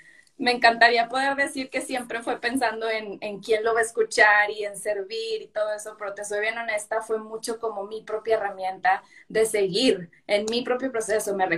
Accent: Monterrey, Nuevo León, Mexico; yo también soy de Monterrey, vivo aquí en Monterrey

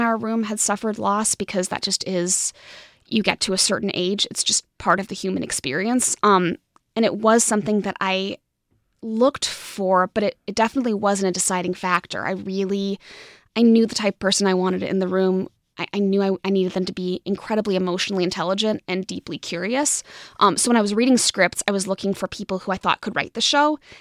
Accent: Santa Barbara, California, United States; My sophomore year of high school, I grew up in Santa Barbara.

